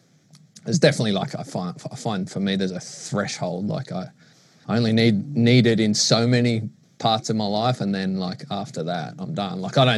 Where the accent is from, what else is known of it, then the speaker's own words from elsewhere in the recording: Maroubra, New South Wales, Australia; I think a huge portion of it was growing up in Maroubra